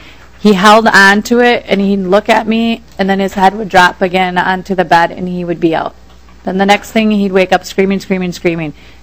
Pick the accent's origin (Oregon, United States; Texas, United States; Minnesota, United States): Minnesota, United States; South St. Paul; I'm from South St. Paul.